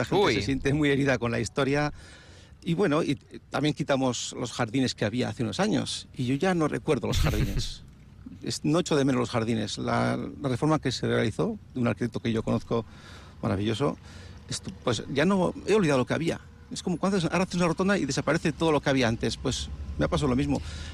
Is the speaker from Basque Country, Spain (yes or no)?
yes; Bilbao, Basque Country, Spain; y vengo de Bilbao